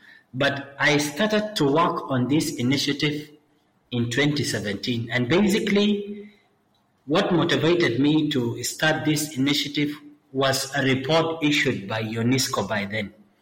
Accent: Khartoum, Sudan; moved away as an adult; now in Juba, South Sudan; So I grew up in Khartoum. I was born in Khartoum. I studied in Khartoum University, the primary school, and also the secondary school there. I only came to South Sudan in 2010

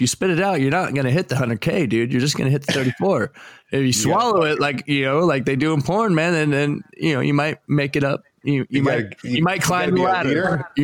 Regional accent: California, United States; Now, I know I'm from California. We get earthquakes here all the time.

